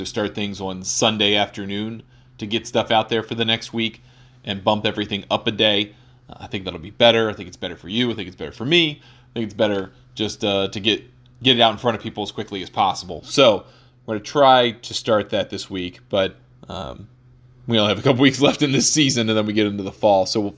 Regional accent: Baltimore, Maryland, United States; And then, no offense to my hometown area when it was in Baltimore, but that venue is nothing.

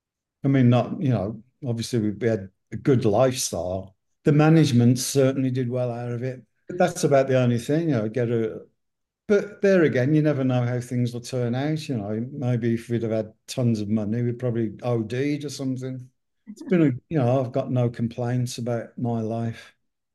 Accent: England, United Kingdom; especially growing up in England with national health

